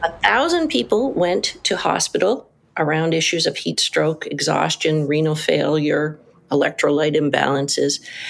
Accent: Canada; moved away as an adult; I am a Canadian

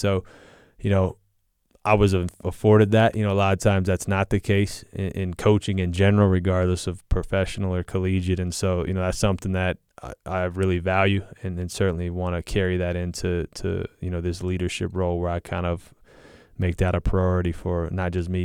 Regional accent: the South, United States; now in Utah, United States; You know, growing up in the South, the dating pool on the LDS side was limited. So, you know, I always kind of wanted to move out west.

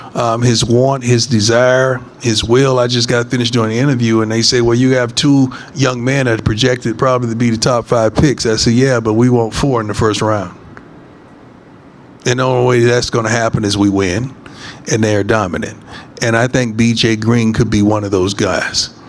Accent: Fort Myers, Florida, United States; I'm a brother from Fort Myers, Florida

